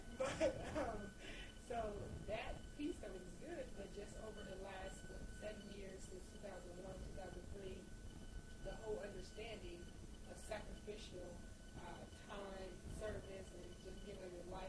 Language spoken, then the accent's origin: English; Tennessee, United States; Even though I'm from Tennessee, the part of Tennessee we're from, we really didn't do yes, ma'am, no, ma'am